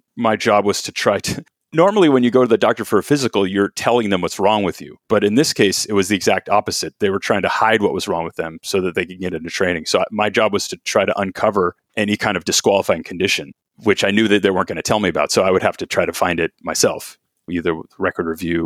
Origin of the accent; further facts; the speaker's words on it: Sacramento, California, United States; I was lucky enough to find an open second year slot in family medicine in my hometown of Sacramento.